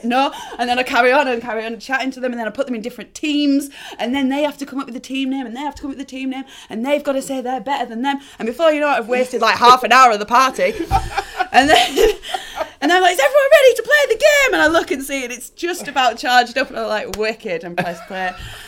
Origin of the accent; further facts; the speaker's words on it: North West England, United Kingdom; accent: Cumbrian; "No, I'm from Cumbria." And they hear this broad, like, Cumbrian accent come out